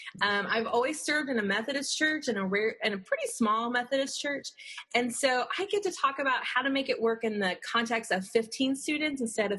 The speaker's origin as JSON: {"language": "English", "region": "Georgia", "country": "United States", "said": "I am from Georgia."}